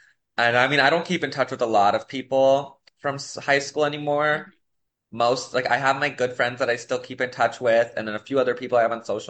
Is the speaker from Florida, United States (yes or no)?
no; Gilbert, Arizona, United States; now in Chandler, United States; I'm from Gilbert, but I live in Chandler now.